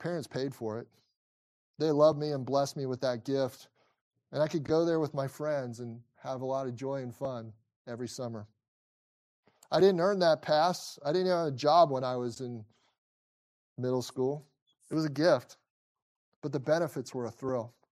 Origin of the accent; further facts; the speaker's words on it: Cincinnati, Ohio, United States; As a kid growing up in Cincinnati, Ohio, I had the wonderful privilege of having a world-famous amusement park about a 10-minute drive from my house.